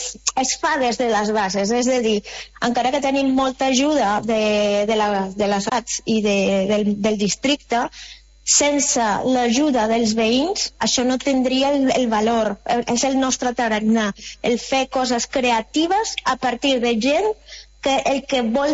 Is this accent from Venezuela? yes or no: yes; Venezuela; Catalan is a second language; moved away as an adult; now in Barcelona, Spain; quan vaig arribar a Barcelona, vaig arribar al barri de Gràcia, perquè jo sóc de Veneçuela.